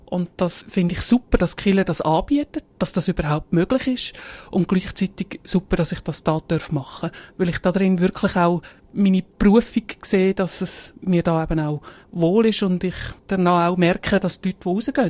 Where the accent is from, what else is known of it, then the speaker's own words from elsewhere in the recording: Immersee, Bavaria, Germany; Ich bin in Zimmersee aufgewachsen und Zimmersee ist Bethlehem-Mission Immersee beheimatet.